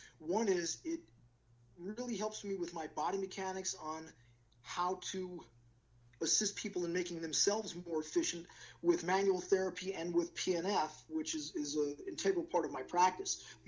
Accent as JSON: {"language": "English", "town": "Spring Valley", "region": "New York", "country": "United States", "tie": "born or raised there", "said": "And so I ended up growing up in Spring Valley, New York."}